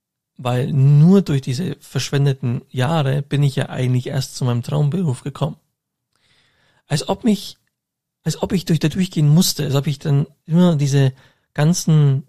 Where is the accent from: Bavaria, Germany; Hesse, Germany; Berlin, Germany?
Bavaria, Germany; Augsburg; die Kontakt zu den Augsburger Leuten, also von meiner Heimatstadt